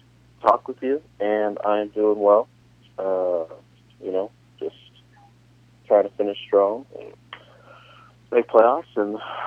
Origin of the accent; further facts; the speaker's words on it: California, United States; also born or lived in Kansas City / Kansas; I was born in Kansas City. Really? I lived in Kansas for 8 years, and then I moved to California, lived in California for 7 years